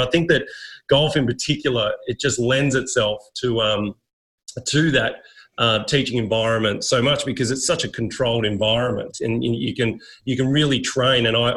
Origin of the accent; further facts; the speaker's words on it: Melbourne, Victoria, Australia; I'm from Melbourne, down the bottom of Australia